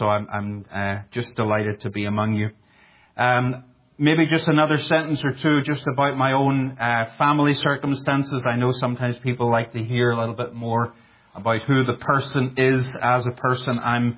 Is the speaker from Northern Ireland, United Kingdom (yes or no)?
yes; Northern Ireland, United Kingdom; moved away as an adult; now in United States; The accent is a giveaway, although it is changing. I've lived here for the past 2.5 years in the States, but I originally come from Northern Ireland.